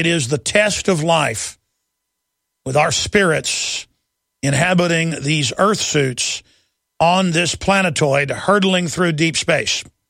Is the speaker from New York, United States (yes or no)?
no; Dallas, Texas, United States; since they killed Kennedy and covered it up in my hometown of Dallas.